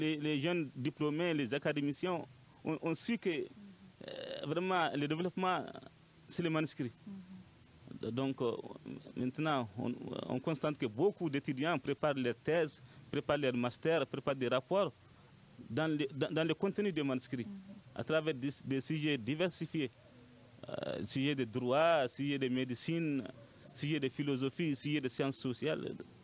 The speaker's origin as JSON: {"language": "French", "town": "Timbuktu", "region": "Tombouctou", "country": "Mali", "said": "Je suis de Tombouctou."}